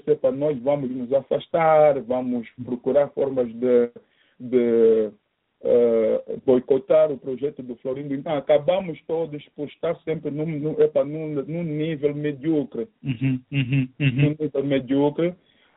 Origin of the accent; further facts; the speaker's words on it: Angola; se falar com um pouco do nosso sotaque, pode passar por angolano